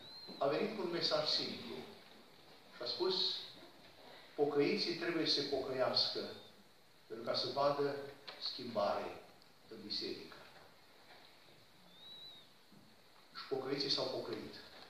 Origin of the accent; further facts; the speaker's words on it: Cluj-Napoca, Cluj County, Romania; Nu la Cluj, sunt din Cluj, am făcut armata la Oradea.